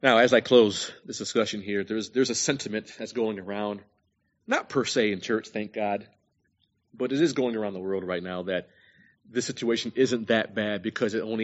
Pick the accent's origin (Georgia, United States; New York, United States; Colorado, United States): New York, United States; Maybe it would also help out to know I am from New York, where bad weather leads the local authorities to tell people on a regular basis to stay at home.